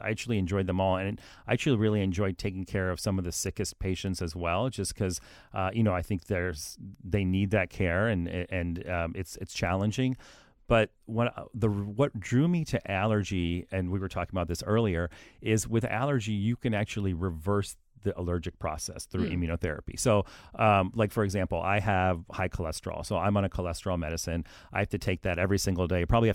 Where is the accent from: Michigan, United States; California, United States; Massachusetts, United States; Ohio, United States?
Ohio, United States; Columbus; And really it just made sense because I grew up in Columbus.